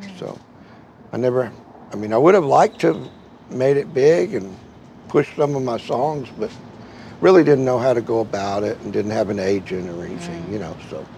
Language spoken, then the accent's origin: English; Katy, Texas, United States; I grew up in Katy, Texas, painting houses for rice farmers out there when there used to be rice fields.